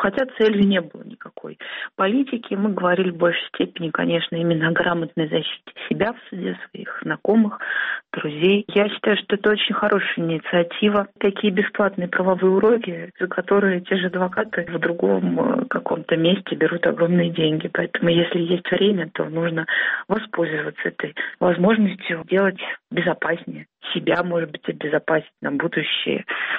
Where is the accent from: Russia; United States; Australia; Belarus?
Russia; Izhevsk, Udmurtia; born there; Я родилась в Ижевске, и первый мой митинг был, мне было 19 лет.